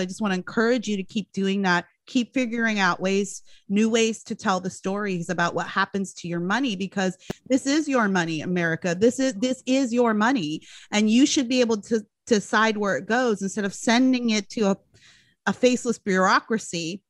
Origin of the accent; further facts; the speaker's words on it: Canada; born there; I'm Canadian by birth. I was raised as a socialist.